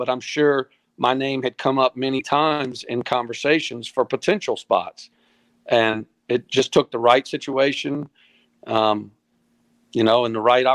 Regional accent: Louisiana, United States; I was from the River Parishes in Louisiana, and we had some super stud athletic baseball players in my area.

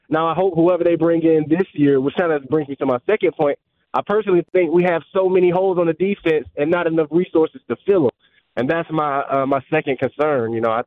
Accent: Macon, Georgia, United States; man. I'm from Macon, but I listen to you guys all the time, man.

